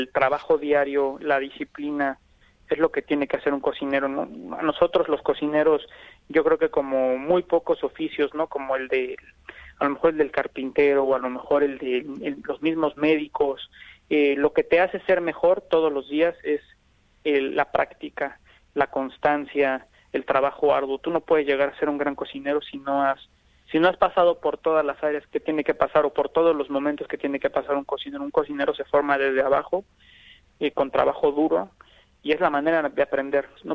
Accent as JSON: {"language": "Spanish", "country": "Mexico", "said": "como mexicanos"}